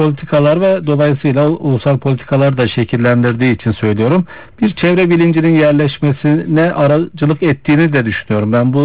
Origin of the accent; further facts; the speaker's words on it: Ürgüp, Nevşehir, Turkey; Hatta ben de Ürgüplüyüm, orada da şöyle bir espri yaparlarmış borçlular. Erciyes'in karı eridiğinde borcumu öderim diye.